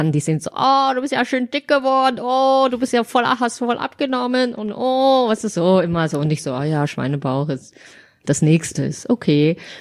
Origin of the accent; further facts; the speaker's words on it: Bavaria, Germany; ich bin halb Vietnamesin, halb Chinesin, aber geboren in Bayern und in Deutschland aufgewachsen